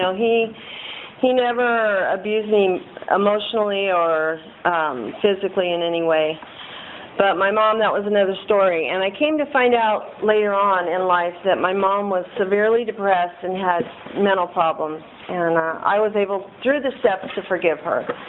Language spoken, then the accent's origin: English; Bakersfield, California, United States; I was born and raised in Bakersfield, better known as Okieville, if anybody knows Bakersfield.